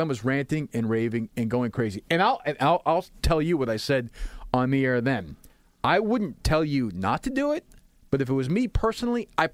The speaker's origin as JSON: {"language": "English", "town": "Winchester", "region": "South East England", "country": "United Kingdom", "tie": "born or raised there", "said": "I grew up in Winchester, and my family had some means, certainly."}